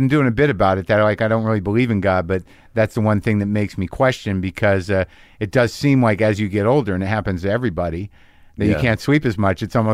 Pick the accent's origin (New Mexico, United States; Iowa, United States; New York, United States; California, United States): New Mexico, United States; Albuquerque; also born or lived in New Jersey / Alaska; I was born in Jersey and lived 2 years in Alaska. My dad was in the service. And then from third grade through high school, Albuquerque.